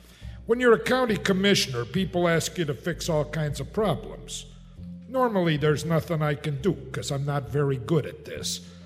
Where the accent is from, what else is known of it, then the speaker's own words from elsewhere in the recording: Eveleth, Minnesota, United States; I'm from Eveleth.